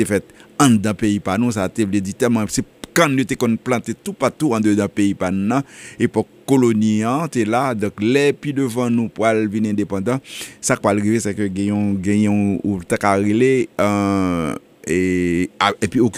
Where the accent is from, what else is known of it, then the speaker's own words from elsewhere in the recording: Haiti; tant qu'on est haïtien